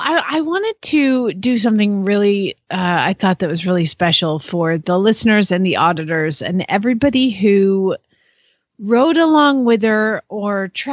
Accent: Phoenix, Arizona, United States; from Phoenix, Arizona

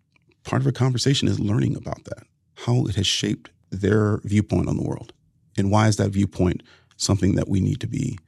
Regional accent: Ohio, United States; Sat on stage with J.D. Vance, the author of Hillbilly Elegy and now a Senate candidate in my home state of Ohio.

